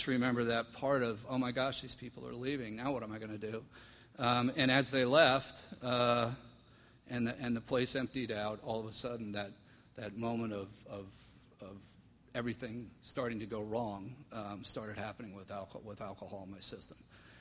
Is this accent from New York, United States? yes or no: yes; Long Island, New York, United States; I grew up in the Northeast, as I said, on Long Island for about 27 years